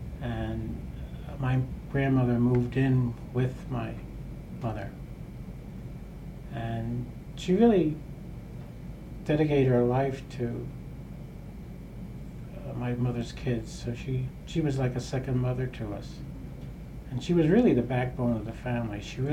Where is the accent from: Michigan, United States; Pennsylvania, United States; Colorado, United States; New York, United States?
Pennsylvania, United States; Philadelphia; born there; I was born in Philadelphia, 1932.